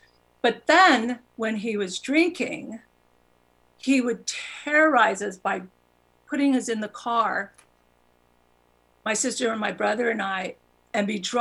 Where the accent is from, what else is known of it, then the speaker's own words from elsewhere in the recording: New Mexico, United States; I'm from New Mexico. My family is very well known in New Mexico.